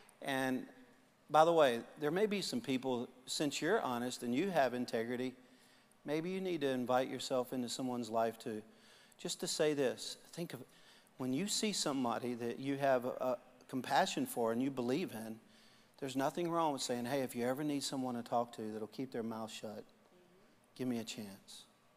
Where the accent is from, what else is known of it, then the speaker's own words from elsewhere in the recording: Baton Rouge, Louisiana, United States; and I know because I'm from Baton Rouge